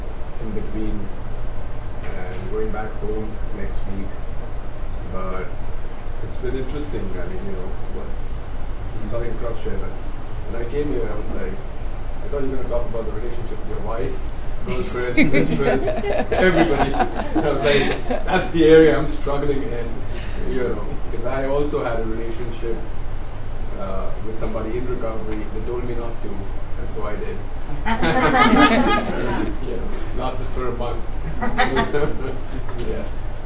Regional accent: India; I'm here from India, visiting all the United States.

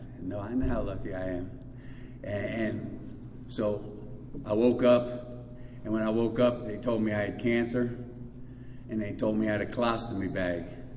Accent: United States; now in Thailand; You know, I'm an American. I don't know the rules in a Thai hospital.

